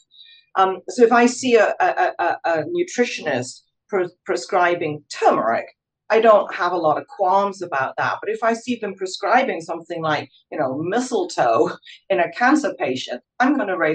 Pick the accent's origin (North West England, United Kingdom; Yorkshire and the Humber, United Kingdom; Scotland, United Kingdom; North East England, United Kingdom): Scotland, United Kingdom; You can obviously hear from my accent, I'm originally British, Scotland.